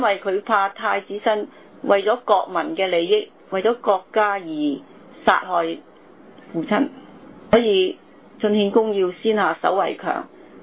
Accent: Hong Kong; 我們香港人走緊一條路就是滅亡的道路

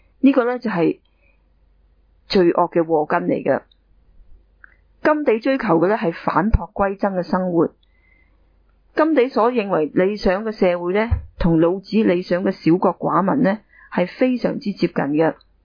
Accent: Hong Kong; also born or lived in Nagpur, India; 我呢喺香港土生土長嘅香港人嚟嘅，曾經呢喺納坡印度呢個納格普爾地方呢短暂居住了一段时间啦

